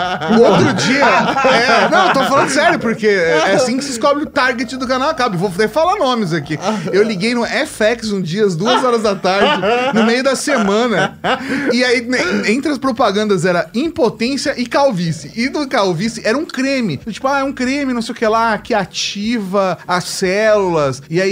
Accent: Brazil; como um bom brasileiro

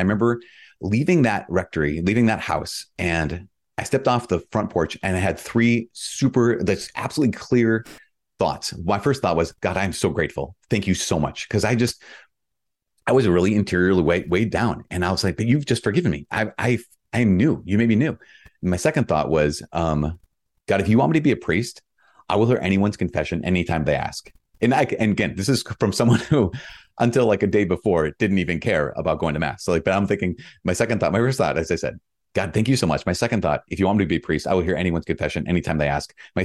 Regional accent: Minnesota, United States; I grew up in Northern Minnesota in a basically small town, 20,000 people.

